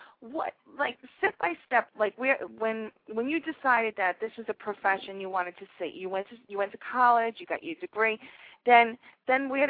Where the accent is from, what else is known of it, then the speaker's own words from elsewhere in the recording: Yonkers, New York, United States; No, I'm not from Brooklyn. I'm from Yonkers.